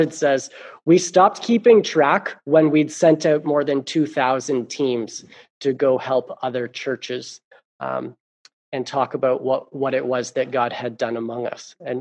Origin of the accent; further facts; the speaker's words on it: Ontario, Canada; born there; You know me, I'm not from these parts. And the Saskatoon revival was in 1971. I was born in 82 in Ontario.